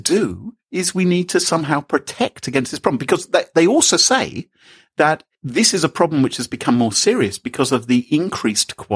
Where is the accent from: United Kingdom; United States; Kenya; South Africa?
United Kingdom; England; I couldn't dance for two reasons. I'm English and technical.